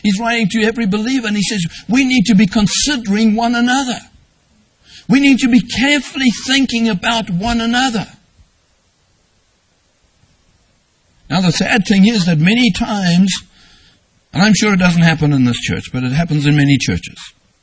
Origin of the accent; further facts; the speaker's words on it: South Africa; When I was growing up in South Africa, we didn't have television.